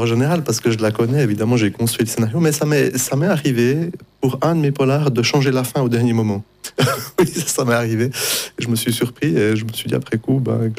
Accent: Romandy, Switzerland; il y a des auteurs chez nous, en Suisse romande, qui écrivent des trucs pas si mal.

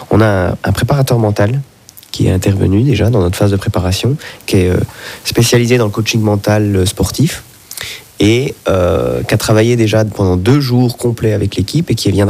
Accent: Besançon, Bourgogne-Franche-Comté, France; now in Switzerland; J'étais en France voisine, et je ne suis pas de trop loin, puisque je suis de Franc-Comtois à l'origine, originaire de Besançon.

